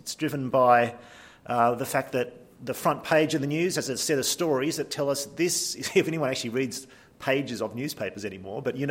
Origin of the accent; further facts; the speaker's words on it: Lismore, New South Wales, Australia; now in Sydney, Australia; I grew up in Lismore, grew up on a farm, and kind of feel like I'm still that person, but the truth is I've been in Sydney for 37, 38 years. I've become a city person